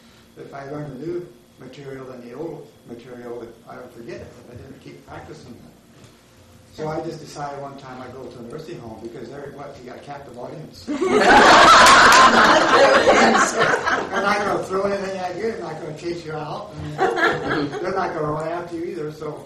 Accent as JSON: {"language": "English", "region": "Illinois", "country": "United States", "said": "I'm not from Minnesota, but I'm from Illinois."}